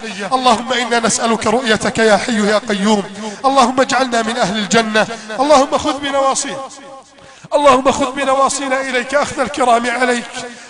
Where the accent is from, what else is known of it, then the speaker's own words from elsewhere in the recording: Egypt; واجعل بلدنا مصر آمنا مطمئنا وسائر بلاد